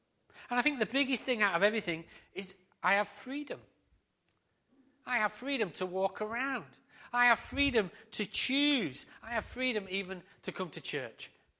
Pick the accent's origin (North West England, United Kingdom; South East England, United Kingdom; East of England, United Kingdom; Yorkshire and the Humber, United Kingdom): Yorkshire and the Humber, United Kingdom; Harrogate; born there; I was born in Harrogate on the 15th of June, 1969.